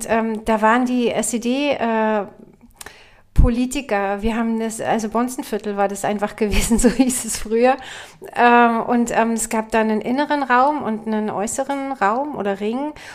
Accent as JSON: {"language": "German", "town": "Biesenthal", "region": "Brandenburg", "country": "Germany", "lives_now": "Basdorf, Germany", "said": "ich komme aus Biesenthal, wohne jetzt in Basdorf"}